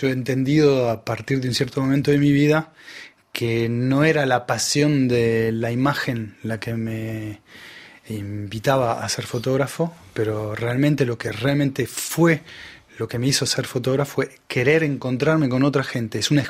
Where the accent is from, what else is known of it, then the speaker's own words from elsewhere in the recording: Uruguay; los uruguayos tenemos algo de los dos. Tenemos un acento que se parece mucho al acento de Buenos Aires, por eso estamos en la Cuenca del Plata, o sea, entre el Río de la Plata. Pero también tenemos mucho de Brasil y es una parte más africana que tenemos nosotros.